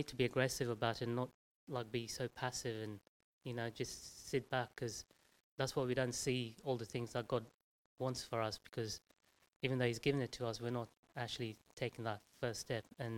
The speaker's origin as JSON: {"language": "English", "country": "India", "tie": "born or raised there", "said": "when I grew up in India, like, you could own a piece of land"}